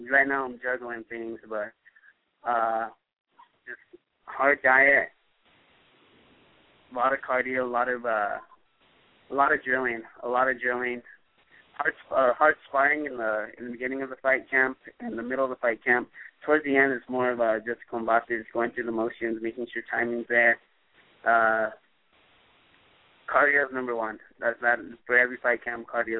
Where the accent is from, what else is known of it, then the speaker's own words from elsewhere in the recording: Albuquerque, New Mexico, United States; Right now I'm 7 weeks out from fighting here in my hometown.